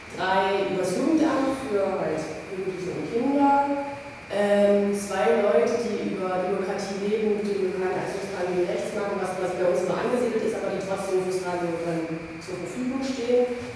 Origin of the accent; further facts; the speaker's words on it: Erfurt, Thuringia, Germany; Ich komme aus Erfurt